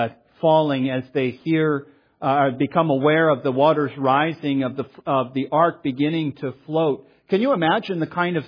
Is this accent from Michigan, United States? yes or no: yes; Michigan, United States; 40 days of no sun. And I'm from Michigan.